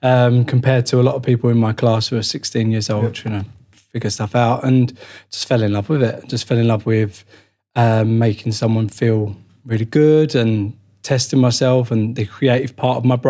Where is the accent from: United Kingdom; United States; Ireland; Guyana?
United Kingdom; East of England; It's nice to come back home a little bit. I'm from Essex